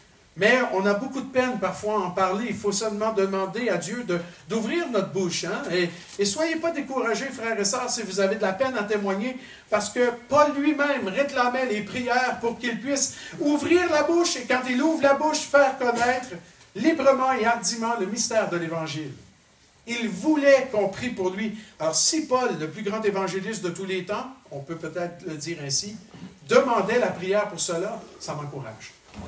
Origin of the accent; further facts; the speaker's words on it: Quebec, Canada; J'ai l'impression que c'est la même chose ici que chez nous au Québec.